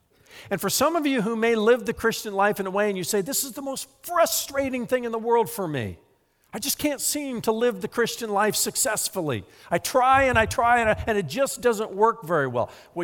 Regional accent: United States; I'm an American, not an Americant.

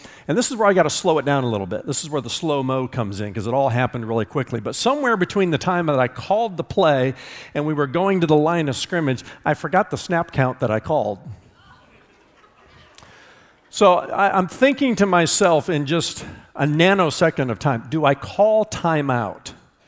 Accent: Indiana, United States; I'm from Indiana.

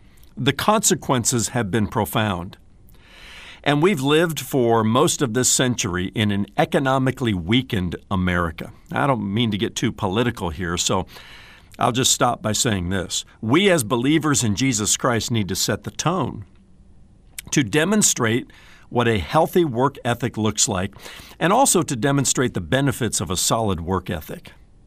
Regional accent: Indiana, United States; when I was growing up in Indiana, I often heard sermons about the dangers of smoking and drinking

